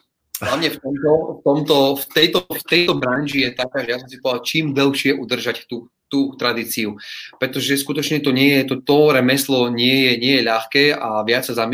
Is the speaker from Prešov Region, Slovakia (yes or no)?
yes; Svidník, Prešov Region, Slovakia; now in London, United Kingdom; A proste my sme z východného Slovenska, Svidník, kde tých pracovných príležitostí je skutočne úplne minimum.